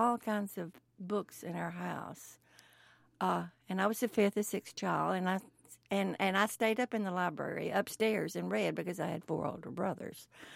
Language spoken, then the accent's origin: English; Arkansas, United States; also born or lived in Memphis; I was born right here in Memphis, Tennessee, but that's because it was the closest big hospital. I grew up in the Arkansas Delta.